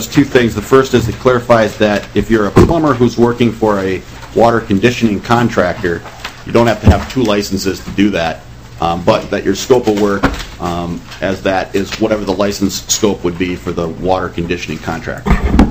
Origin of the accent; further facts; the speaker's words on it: Glenwood City, Wisconsin, United States; My parents' farm is in Glenwood City, Wisconsin, which is about 50 miles east of St. Paul.